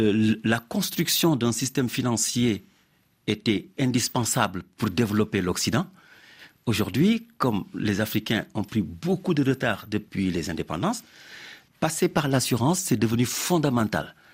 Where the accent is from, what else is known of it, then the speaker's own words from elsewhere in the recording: France; also born or lived in Senegal; mon avis, moi, personnel, en tant que Français et Sénégalais